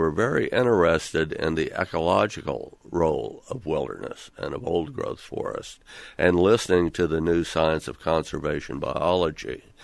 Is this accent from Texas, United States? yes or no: no; Albuquerque, New Mexico, United States; when I was a little kid growing up in Albuquerque, New Mexico